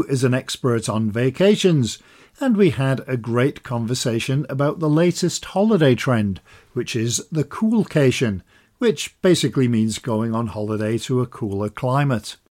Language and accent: English; Yorkshire and the Humber, United Kingdom; I've been there many, many times, seeing as I'm originally from East Yorkshire.